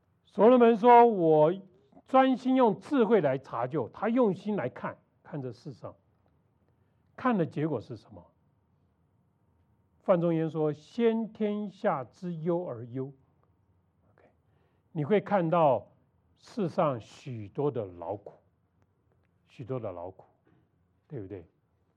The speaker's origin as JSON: {"language": "Chinese", "country": "Taiwan", "tie": "born or raised there", "said": "我在台湾长大，那时候我在台湾"}